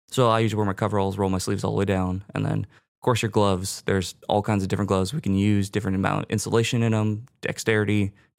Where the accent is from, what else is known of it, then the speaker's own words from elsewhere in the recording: Rancho Cucamonga, California, United States; I'm from Ranch Cucamonga, California.